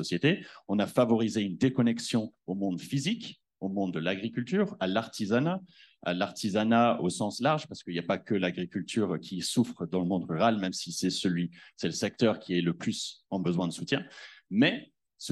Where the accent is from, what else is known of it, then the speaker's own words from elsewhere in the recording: New York, United States; also born or lived in San Francisco; now in France; je suis un urbain à la base. J'ai grandi à New York et à San Francisco. Et maintenant, je suis auvergnat d'adoption. Je vis sur une ferme en Haute-Loire, dans un petit village avec 50 personnes, beaucoup plus de vaches que de personnes.